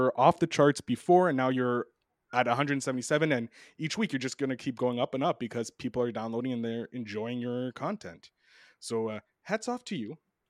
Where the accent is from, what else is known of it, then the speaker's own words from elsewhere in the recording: Canada; I'm sneaky. And I'm Canadian.